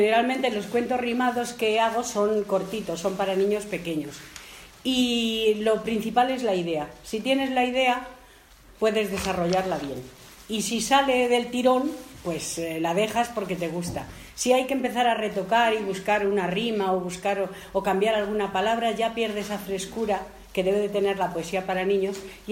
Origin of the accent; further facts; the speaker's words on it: Madrid, Community of Madrid, Spain; porque yo soy madrileña y vivía en Madrid. Entonces Madrid es una ciudad enorme, llena de coches, de humo, de contaminación, de gente.